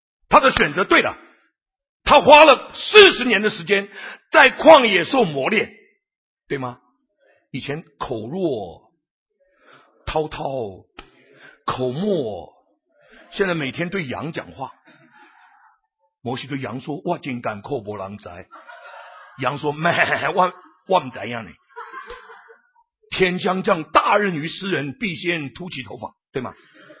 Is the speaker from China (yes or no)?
yes; Guangdong, China; 我们广东人是狗怕我们的